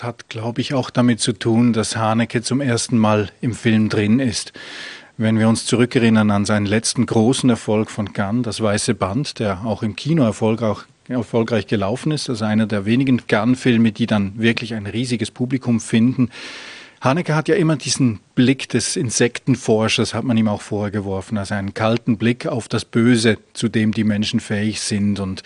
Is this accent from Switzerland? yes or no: yes; Switzerland